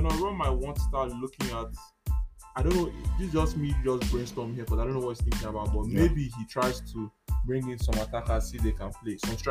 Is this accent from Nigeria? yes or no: yes; Nigeria; me personally, as a Nigerian Liverpool fan